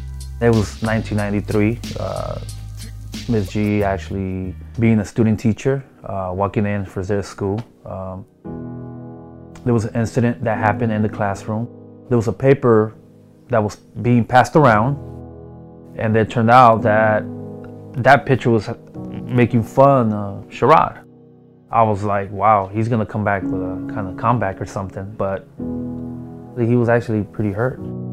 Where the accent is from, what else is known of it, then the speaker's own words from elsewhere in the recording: Long Beach, California, United States; Being a Mexican-American, growing up in Long Beach, and it was a lot of gang violence.